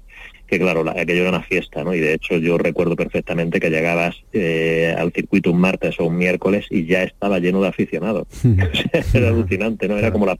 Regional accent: Jerez de la Frontera, Andalusia, Spain; Yo creo que Jerez, para mí, es la carrera, no solo porque es mi tierra

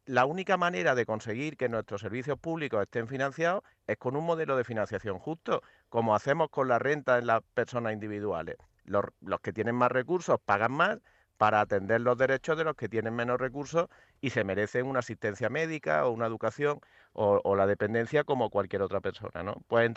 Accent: Andalusia, Spain; nosotros siempre decimos que la mejor forma que nosotros tenemos de ser españoles es siendo andaluces, pero nos sentimos plenamente españoles a la vez que plenamente andaluces.

